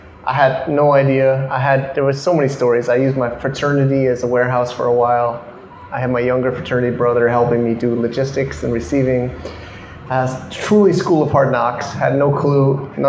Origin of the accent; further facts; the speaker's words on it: United States; born there; I was born in America. I guess I'm American, but you know, we can't control where we're born.